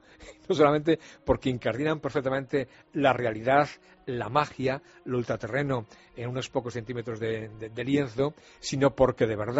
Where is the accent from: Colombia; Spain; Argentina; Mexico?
Spain